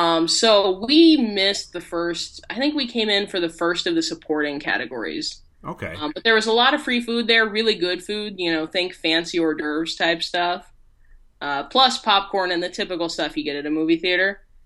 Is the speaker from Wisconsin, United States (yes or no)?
yes; Wisconsin, United States; I mean, the only thing is, and understand, I'm coming from Wisconsin, where our main food groups are beer, brats, and cheese.